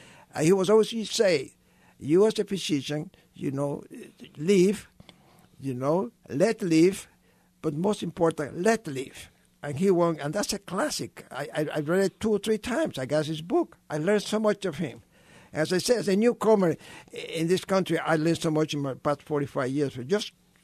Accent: Cuba; English is a second language; moved away; And, of course, I come from Cuba. I was not wanting anything to do with communism.

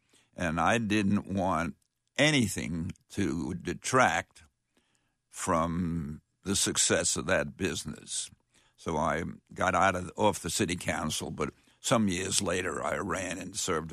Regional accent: New York, United States; moved away as an adult; I was 29 years old. I was from New York. I'd only lived in Gaston County for about 4 years

